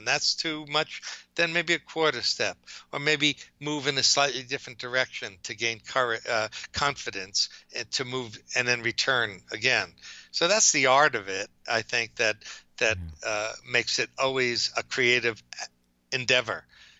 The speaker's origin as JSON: {"language": "English", "region": "New Jersey", "country": "United States", "said": "I'm from Jersey, so Jersey, we have an ocean closer, but we still go up."}